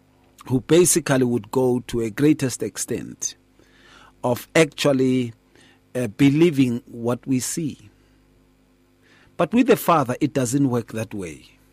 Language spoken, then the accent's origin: English; Atteridgeville, Gauteng, South Africa; When we were growing up in Attridgeville, when you were named Thomas